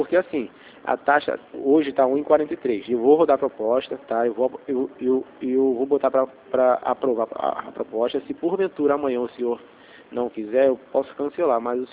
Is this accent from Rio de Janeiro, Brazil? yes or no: yes; Rio de Janeiro, Brazil; Na verdade, eu sou aqui do centro do Rio.